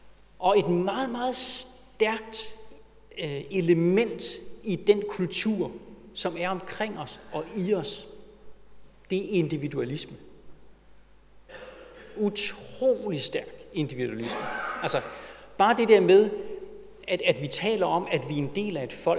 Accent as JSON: {"language": "Danish", "town": "Copenhagen", "region": "Capital Region of Denmark", "country": "Denmark", "said": "det er, at vi danskere, vi er københavnere."}